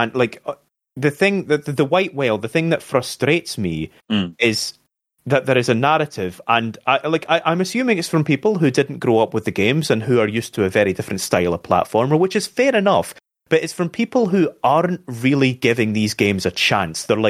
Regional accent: United Kingdom; No, I'm not. Sorry. I am British.

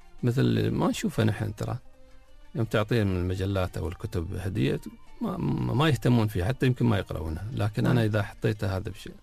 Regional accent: United Arab Emirates

